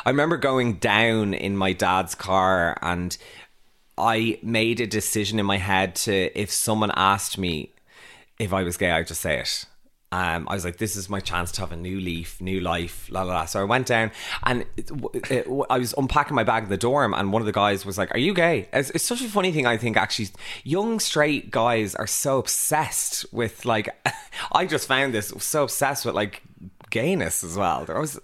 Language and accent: English; Churchtown, Leinster, Ireland; I'm from Churchtown.